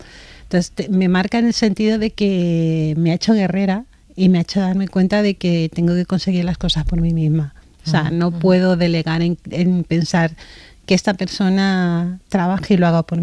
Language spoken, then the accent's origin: Spanish; Madrid, Community of Madrid, Spain; he vivido dos veces en el mar, yo soy de Madrid.